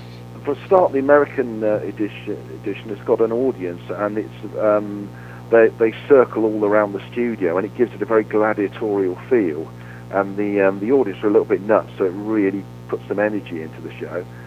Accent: United Kingdom; As a kid growing up in Britain

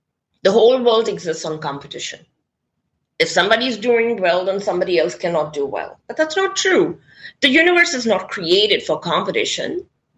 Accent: India; I come from India, and in India, we have the saying

